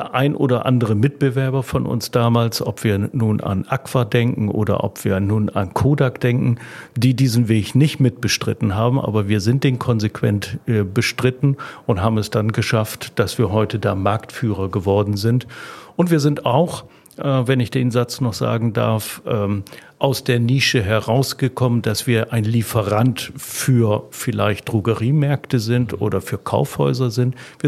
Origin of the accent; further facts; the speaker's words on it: Oldenburg, Lower Saxony, Germany; Und wir kommen ja beide aus Oldenburg.